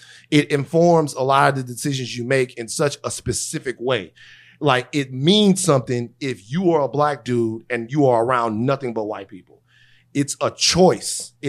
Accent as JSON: {"language": "English", "region": "the South", "country": "United States", "said": "I am from the Deep South. We are from the Deep South. Yeah. And in the Deep South, there is just like this thing to where it's not even taboo."}